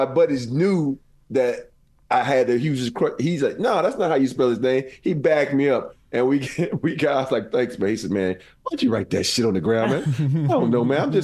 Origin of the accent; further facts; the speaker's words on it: the South, United States; I grew up in the South with a black mom.